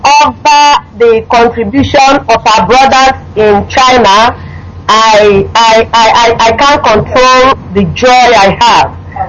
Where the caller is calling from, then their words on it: Lagos, Nigeria; I'm calling you from the Zoological Republic of Nigeria. I stay in Lagos.